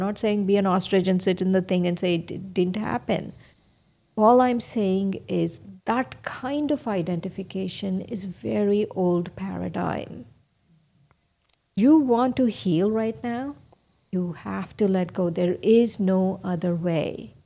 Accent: India; I come from India, and I'm female.

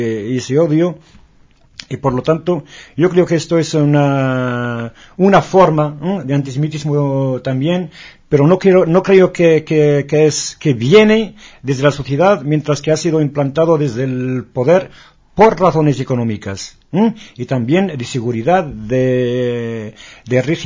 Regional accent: Casablanca, Casablanca-Settat, Morocco; Spanish is a second language; También en mi pueblo, en Casablanca

